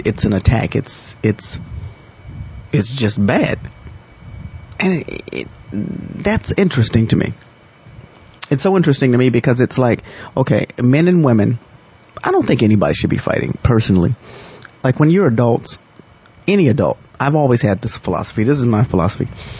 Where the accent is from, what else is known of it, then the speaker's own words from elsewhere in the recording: Chicago, Illinois, United States; That's an interesting case for me because being that I'm from Chicago, I'm not very familiar with this man.